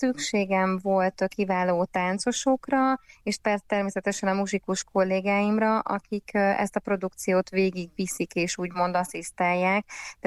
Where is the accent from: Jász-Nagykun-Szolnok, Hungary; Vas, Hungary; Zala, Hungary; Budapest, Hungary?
Zala, Hungary; én amúgy zalai származású vagyok